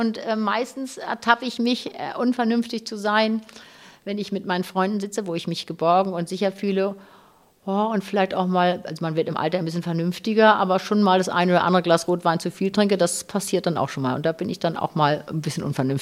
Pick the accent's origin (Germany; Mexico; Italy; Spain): Germany; Hamburg; Da fühle ich mich irgendwie zu Hause, da ist es auch meine Heimat. Ich bin wirklich so ein Hamburger Fischkopf.